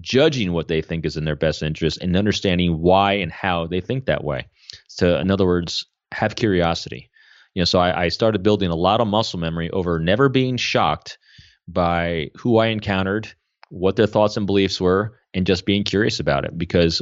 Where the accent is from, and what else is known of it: New York, United States; born or raised there